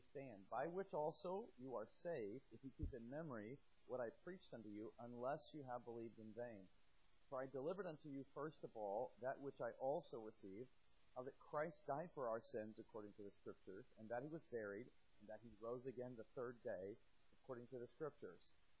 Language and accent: English; Midwest, United States; But I grew up in the Midwest, but the Northeast is different to me. The history that we have here, I don't think we've had history in the Midwest.